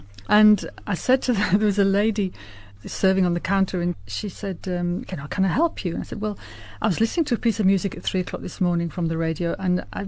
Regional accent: North West England, United Kingdom; I was brought up on the Scottish border in a little village in Cumbria. And we didn't have streetlights when I was a kid.

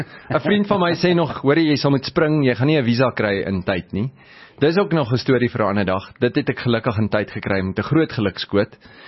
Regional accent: Free State, South Africa; born or raised there

